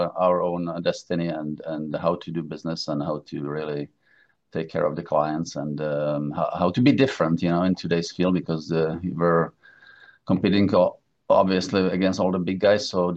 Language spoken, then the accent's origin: English; Prague, Czechia; English is a second language; I was born originally in Prague, grew up there, went to school.